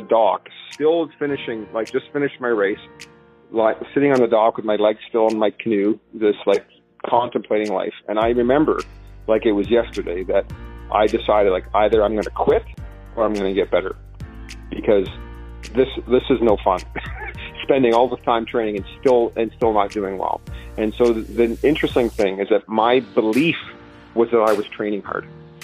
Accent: Oakville, Ontario, Canada; I grew up in Oakville, Ontario, and played soccer and football and basketball and all that sort of stuff.

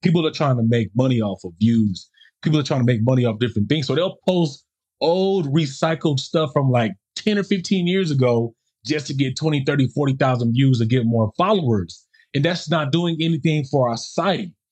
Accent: United States; obviously, I grew up in the States.

